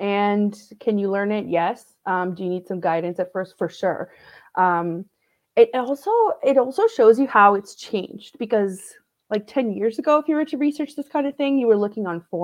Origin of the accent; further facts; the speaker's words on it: Romania; I'm originally from Romania